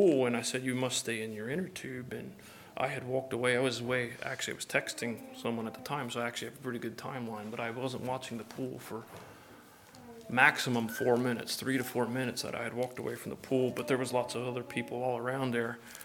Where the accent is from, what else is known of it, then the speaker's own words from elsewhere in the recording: Cincinnati, Ohio, United States; Anytime he sees Cincinnati Bengals sign, he's all excited because that's my hometown.